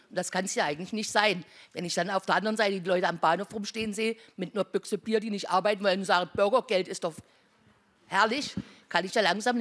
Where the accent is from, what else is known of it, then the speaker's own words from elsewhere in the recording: Eisenach, Thuringia, Germany; Ich komme aus Eisenach.